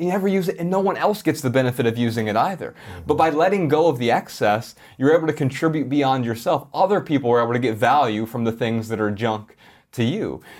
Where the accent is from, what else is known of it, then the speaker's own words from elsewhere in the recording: Ohio, United States; because you're from the Midwest. We're both from Ohio.